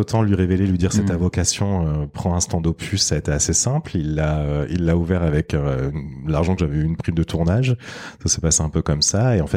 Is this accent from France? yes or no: yes; Bordeaux, Nouvelle-Aquitaine, France; also born or lived in Versailles; Donc moi j'ai grandi un peu, j'ai grandi à Versailles, ensuite on est parti à Bordeaux